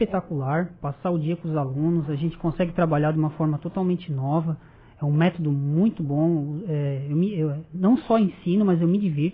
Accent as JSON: {"language": "Portuguese", "town": "Porto Alegre", "region": "Rio Grande do Sul", "country": "Brazil", "said": "Eu sou de Porto Alegre."}